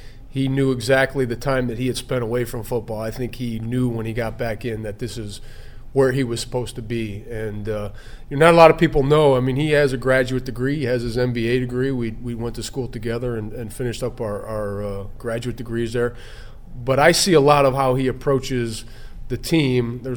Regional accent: Chicago, Illinois, United States; Being born and raised in Chicago, there was a similar organization with the Bears.

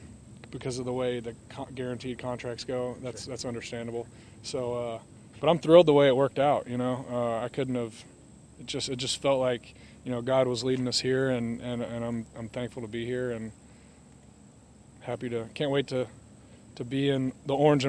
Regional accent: Knoxville, Tennessee, United States; So we grew up in Knoxville, Tennessee.

